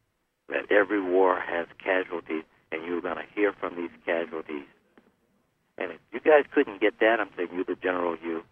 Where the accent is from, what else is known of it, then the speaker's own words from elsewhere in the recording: Detroit, Michigan, United States; found out from Joe that there was a person, a couple persons in Detroit, my hometown, as you already know, that were eager to have me come and tell their stories in Detroit.